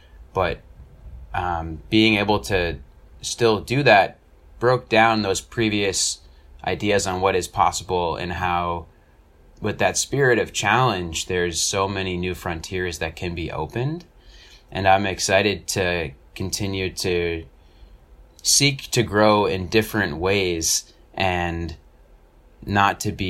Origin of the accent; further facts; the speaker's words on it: Boston, Massachusetts, United States; I am from Boston, and I am studying school psychology in graduate school right now.